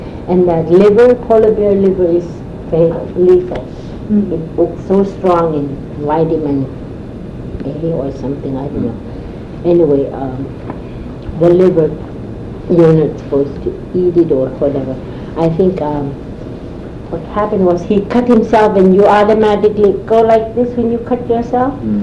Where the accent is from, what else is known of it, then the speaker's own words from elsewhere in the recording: Kaktovik, Alaska, United States; I remember him being spotted when we were growing up in Kaktoli.